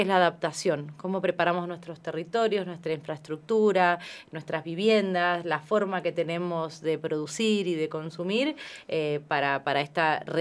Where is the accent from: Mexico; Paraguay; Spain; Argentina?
Argentina